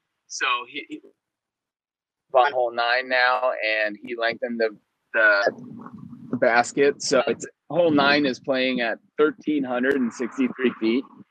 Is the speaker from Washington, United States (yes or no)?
no; Oregon, United States; I'm from Oregon, I'm from the heart of the woods. I'm a woods golfer.